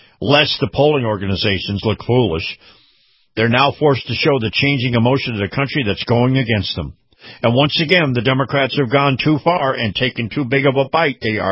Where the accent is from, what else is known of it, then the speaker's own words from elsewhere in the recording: United States; And I am an American first, and everything else comes after that, like it or not.